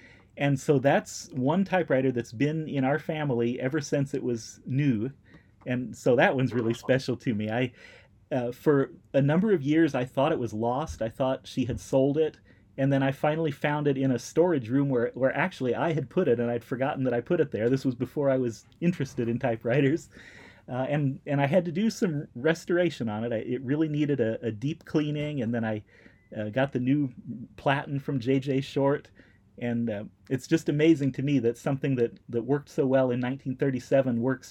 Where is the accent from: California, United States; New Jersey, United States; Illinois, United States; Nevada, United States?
Illinois, United States; and I'm from Illinois, I grew up in central Illinois, and I visit relatives out there a lot.